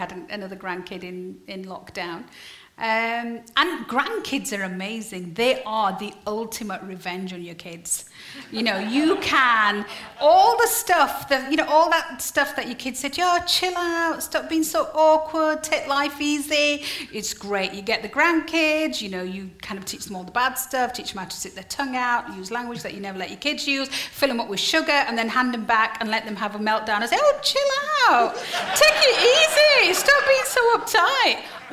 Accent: Yorkshire and the Humber, United Kingdom; Yeah, I'm from Yorkshire.

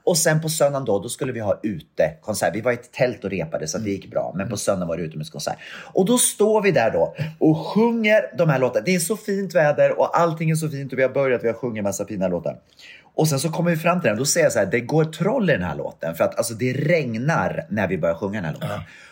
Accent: Katrineholm, Södermanland, Sweden; Och det var en kör då från min hemstad Katrineholm.

